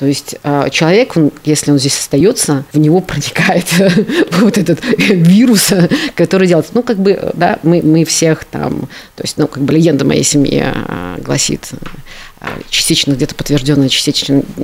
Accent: Belarus; И меня никогда, например, не звучал вот этот момент того, что мы белорусы.

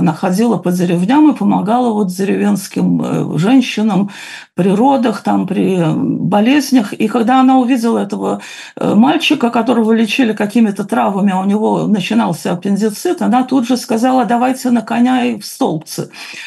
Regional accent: Belarus; also born or lived in Moscow; now in Australia; Я уехала в Москву, но это не то, что я бежала из Беларуси, это для меня просто вот была часть моей жизни. И мы уехали в Австралию

